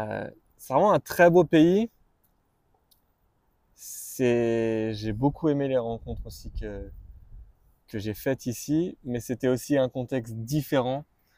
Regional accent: Auvergne-Rhône-Alpes, France; Je suis originaire d'à côté de Lyon.

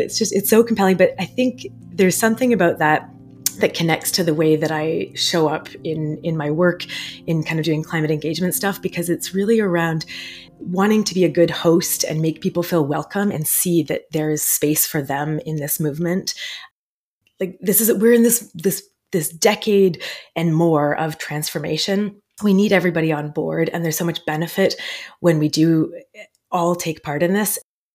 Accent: London, Ontario, Canada; also born or lived in Montreal; now I'm in my home in Treaty 13 territory in the west end of Toronto. I've lived here for the last 15 years or so after being in Montreal for about a decade and before then growing up in London, which is a neat place because there's so much nature around.

